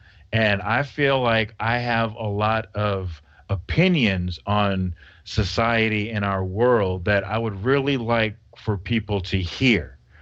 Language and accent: English; Arizona, United States; I grew up in Arizona. I know what a real racist is.